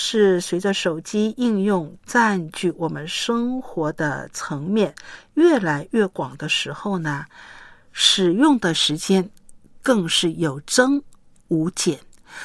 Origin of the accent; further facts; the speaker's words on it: China; 而我们中国人平均是3个小时，排行第二